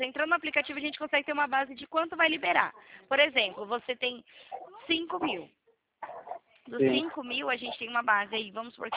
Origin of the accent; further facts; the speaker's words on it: Campinas, São Paulo, Brazil; sou daqui de Campinas